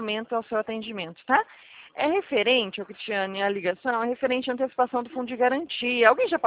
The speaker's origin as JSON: {"language": "Portuguese", "town": "Presidente Prudente", "region": "São Paulo", "country": "Brazil", "said": "Eu sou aqui do estado de São Paulo, Presidente Prudente"}